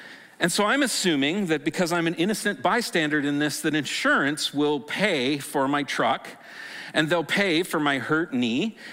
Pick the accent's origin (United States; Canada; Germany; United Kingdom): Canada; Stratford, Ontario; And so I grew up in Stratford, but our family farm was on the 8th line, actually just near Elmira.